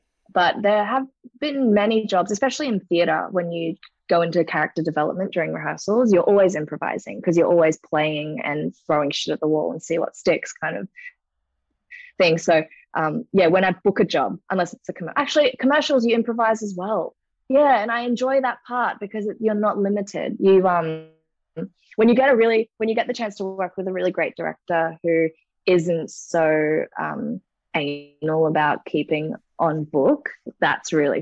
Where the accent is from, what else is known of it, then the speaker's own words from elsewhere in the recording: Cairns, Queensland, Australia; also born or lived in Korea; I was born in Korea, but I grew up in Cairns my whole life